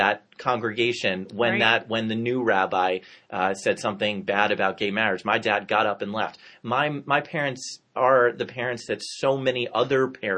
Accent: New Jersey, United States; And kudos to Governor Chris Christie in my home state of New Jersey who supports him being fired.

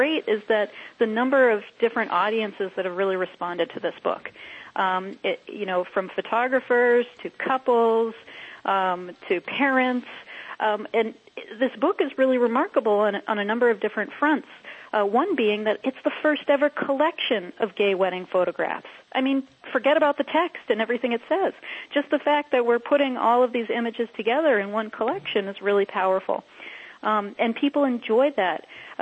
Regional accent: New Hampshire, United States; now that in my home state of New Hampshire, now that it's legally recognized here too

